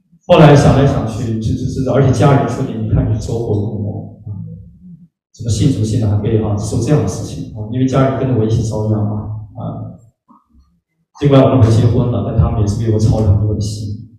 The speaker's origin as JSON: {"language": "Chinese", "country": "China", "said": "尤其我们中国人这么勤快，怎么能闲得住呢？"}